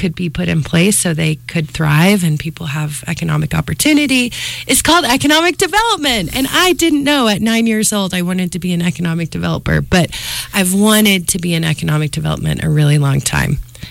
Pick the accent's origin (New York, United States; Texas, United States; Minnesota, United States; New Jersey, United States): Texas, United States; I grew up in Texas, and my grandmother lived in Central Texas, and in a area that was traditionally agriculturally focused.